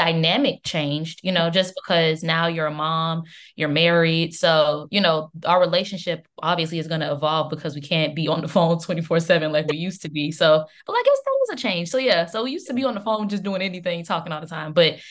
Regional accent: Atlanta, Georgia, United States; now in Barbados; Well, yeah, I'm from Atlanta, and currently living in Barbados for med school

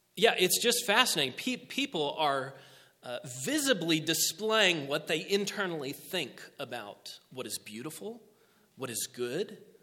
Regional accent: San Antonio, Texas, United States; So growing up in South Central Texas, I grew up just outside it, San Antonio.

